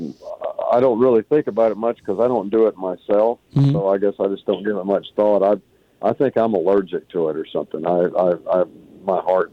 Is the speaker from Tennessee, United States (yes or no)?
no; Malvern, Arkansas, United States; also born or lived in Hot Springs / Tomball / California; I was born in Hot Springs and raised in a little town called Malvern, about a half an hour from there. And then after school, I moved down to Houston.